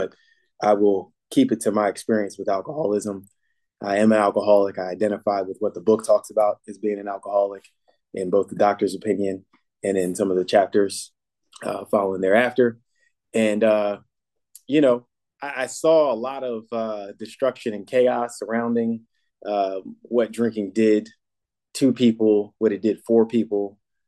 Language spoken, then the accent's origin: English; New Jersey, United States; So I was I'm from New Jersey, born there, two-parent household.